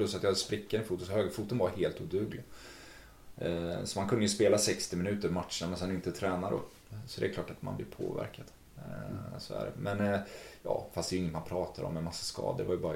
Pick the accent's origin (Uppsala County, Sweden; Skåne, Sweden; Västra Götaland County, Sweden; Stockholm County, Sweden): Västra Götaland County, Sweden; Gothenburg; Liksom mycket skit och mycket, och kommer som göteborgare.